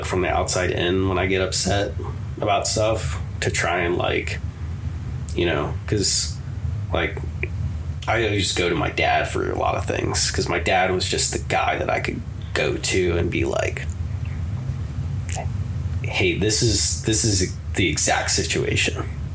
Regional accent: Bryce, Ohio, United States; Well, I grew up in Bryce, Ohio, small village of Bryce.

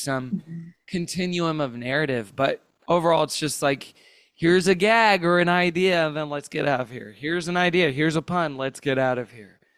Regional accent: Texas, United States; now in California, United States; But I was robbed of that experience growing up in Texas.

